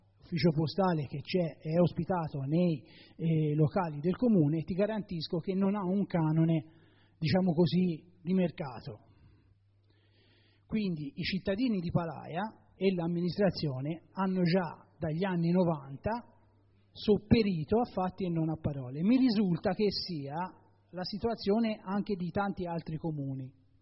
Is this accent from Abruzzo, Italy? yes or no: no; Montefoscoli, Tuscany, Italy; quello di Montefoscoli, che è il mio paese